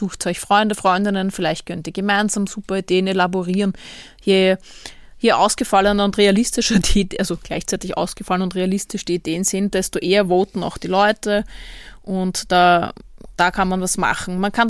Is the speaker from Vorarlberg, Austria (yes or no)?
no; Vienna, Austria; als Wienerin und Frau, die gerne gemütliche und schöne Orte aufsucht